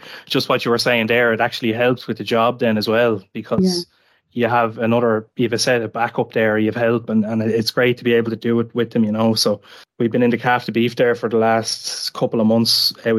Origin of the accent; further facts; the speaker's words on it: Bray, County Wicklow, Ireland; We're both from Bray.